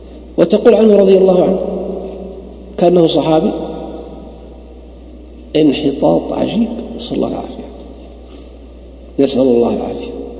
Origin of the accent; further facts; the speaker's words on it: Yanbu, Medina Province, Saudi Arabia; حتى عندنا في ينبع كانوا إلى عهد قريب من 40 سنة أو 30 سنة